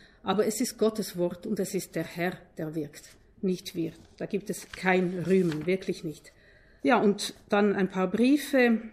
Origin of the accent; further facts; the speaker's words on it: Uruguay; Ich bin aus Uruguay.